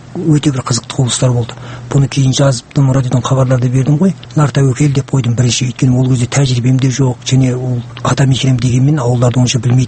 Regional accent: Kyzylorda Region, Kazakhstan; also born or lived in South Kazakhstan Region; Сөйтіп менің балалық шағым екі жерде өтті. 8-ші класты оңтүстік Қазақстан облысының ол кезде Кирв ауданы деп аталатын, қазір Бағара дейді.

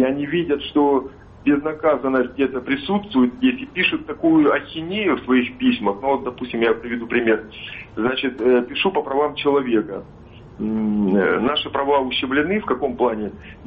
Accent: Ukraine; now in Russia; я в городе живу сравнительно недавно, года два всего лишь. Мы приехали сюда, мы граждане Российской Федерации, приехали с Украины

